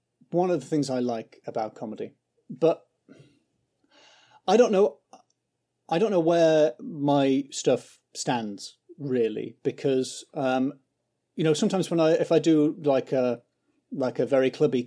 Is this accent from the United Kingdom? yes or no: yes; North East England, United Kingdom; now in London, United Kingdom; I grew up in County Durham, and I'm middle class by Durham standards. Both my parents worked, and I talk like this. So I was very, very middle class. And then I moved to London